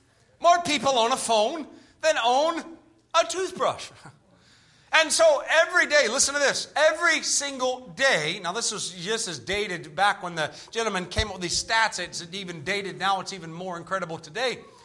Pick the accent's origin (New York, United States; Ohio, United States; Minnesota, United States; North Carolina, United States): North Carolina, United States; Do you realize that when Wilbur and Orville Wright here in North Carolina, my home state, discovered flight?